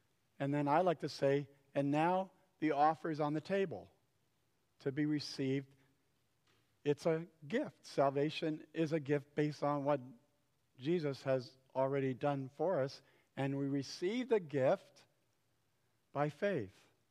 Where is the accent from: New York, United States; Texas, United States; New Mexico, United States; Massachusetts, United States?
New York, United States; Felt like a missionary because I'm from Westchester County. Totally out of my element.